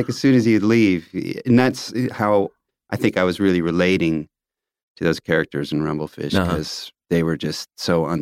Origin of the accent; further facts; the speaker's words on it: Tulsa, Oklahoma, United States; But growing up in Tulsa, I would hear about the Cane's